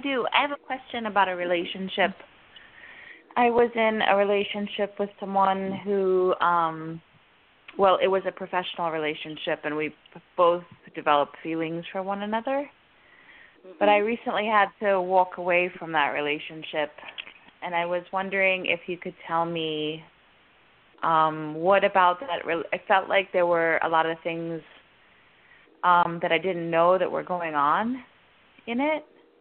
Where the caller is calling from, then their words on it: Florida, United States; I'm calling from Florida.